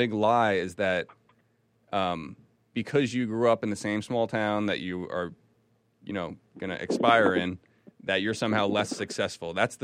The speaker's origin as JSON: {"language": "English", "region": "New Jersey", "country": "United States", "said": "I'm from New Jersey. It's the most congested state in the United States."}